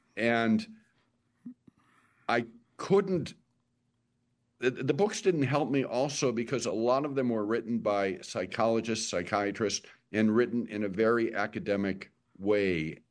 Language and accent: English; Milwaukee, Wisconsin, United States; also born or lived in West Bend; I am a cheesehead. I grew up in Wisconsin. I grew up in Milwaukee and West Bend. I still have a home in West Bend